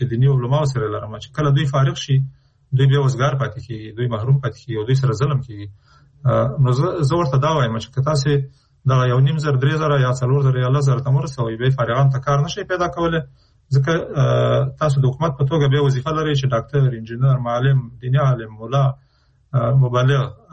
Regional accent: Afghanistan; نو چون موږ د افغانستان خلک یو، د افغانستان په هر فرد

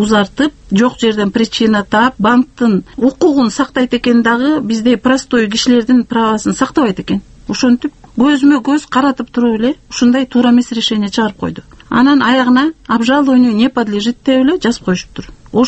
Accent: Balykchy, Issyk-Kul Region, Kyrgyzstan; ушу Балыкчыдан келдим

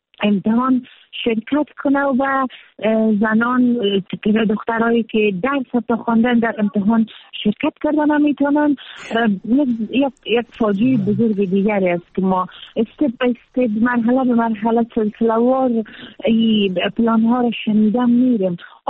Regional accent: Afghanistan; ما در جامعه افغانستان به دنیا آمدیم، بزرگ شدیم،

